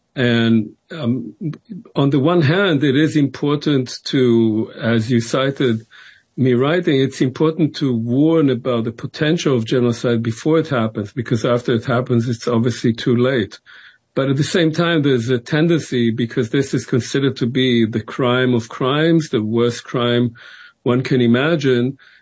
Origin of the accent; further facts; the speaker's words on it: Israel; I grew up in Israel. I grew up surrounded by Holocaust survivors.